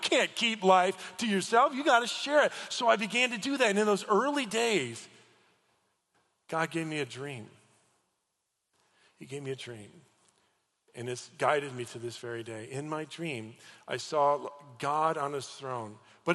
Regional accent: Chicago, Illinois, United States; I'm from Chicago. Like, our team suck. I mean, I love Chicago

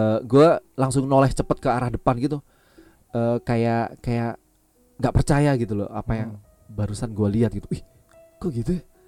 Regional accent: Surabaya, East Java, Indonesia; Iya, di Surabaya emang. Gue memang asli Surabaya gitu.

